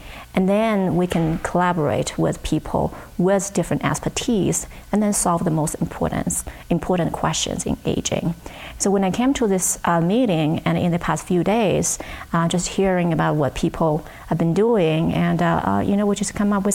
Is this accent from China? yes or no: yes; China; moved away as an adult; now in United States; No, I grew up in China.